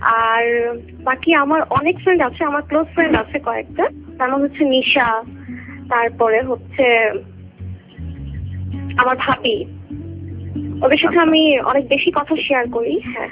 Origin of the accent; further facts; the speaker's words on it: Dhaka, Dhaka Division, Bangladesh; born there; আমার ঢাকায় জন্ম, গ্রামে খুব কম গিয়েছি, বাট আমার গ্রামকে আমি অনেক ভালোবাসি। আমি ঢাকার শাহজাহানপুরে থাকি, উত্তর শাহজাহানপুর।